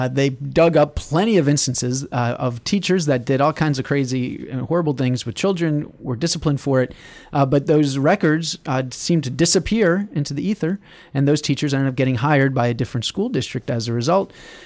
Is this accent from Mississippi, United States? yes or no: no; Takoma Park, Maryland, United States; the kind of stuff coming out of my hometown at Tacoma Park all the time.